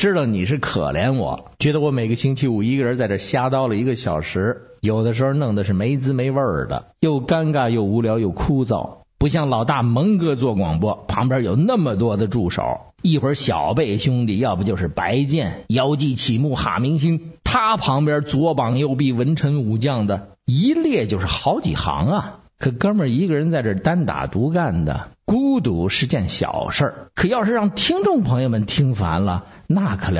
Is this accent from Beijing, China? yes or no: yes; Beijing, China; 我们北京人喝茶他就不用杯，就是用碗，